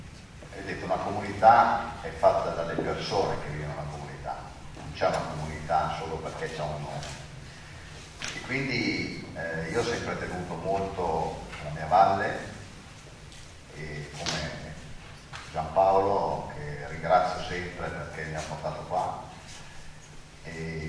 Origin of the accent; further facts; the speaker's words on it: Bari, Apulia, Italy; quindi in particolare io vengo da Bari, sempre più emigrati